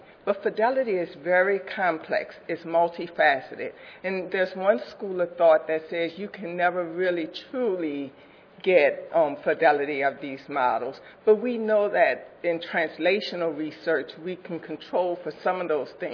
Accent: the South, United States; I'm not going to talk as fast. I'm from the South, so bear with me, but I'll get my 15 minutes.

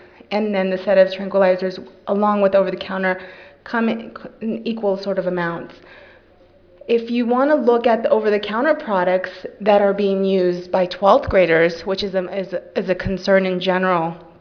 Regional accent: California, United States; I'm from California, so the presentation I'm going to focus on now

